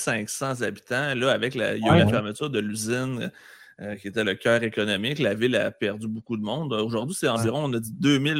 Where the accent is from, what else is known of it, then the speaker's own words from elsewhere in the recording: Lebel-sur-Quévillon, Quebec, Canada; born there; je suis né en Abitibi en 83 à Lebel-sur-Quivillon, mais par la suite, je suis devenu un Jamésien parce que ça a transféré d'une place à l'autre.